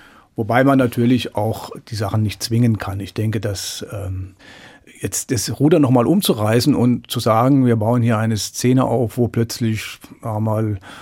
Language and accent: German; Frankfurt, Hesse, Germany; Das muss man sich als Frankfurter mal vor Augen halten